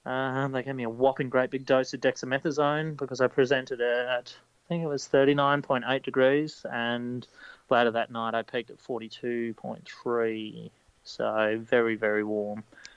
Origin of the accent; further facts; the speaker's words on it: Queensland, Australia; currently I'm on the Sunshine Coast in beautiful Queensland, my state, my home state in Australia, as a small animal vet.